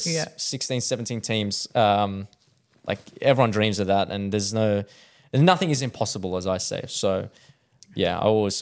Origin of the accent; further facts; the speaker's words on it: Balmain, New South Wales, Australia; I support it because I grew up in the Balmain area, and I just like, that was the club that I just knew around there.